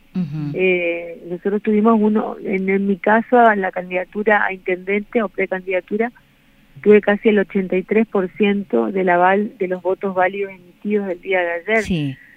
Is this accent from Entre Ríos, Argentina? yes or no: no; Laguna Blanca, Formosa, Argentina; Entonces ese voto radical de mi pueblo, en su gran mayoría, eligió a nivel local, me eligió a mí como candidata a intendente.